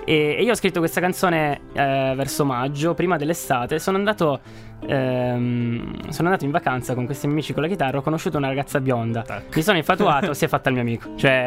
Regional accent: Turin, Piedmont, Italy; innanzitutto sono di Torino, di Michelino, mm-hmm, in realtà, quindi qua vicino

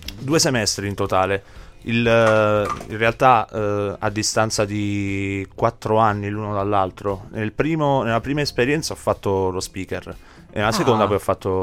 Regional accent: Campobasso, Molise, Italy; per lo più nella mia città natale, Campobasso

